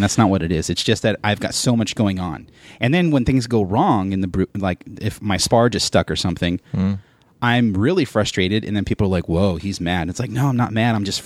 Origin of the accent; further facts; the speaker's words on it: San Dimas, California, United States; born there; I was born in San Dimas, so I don't think that's the Inland Empire, is it?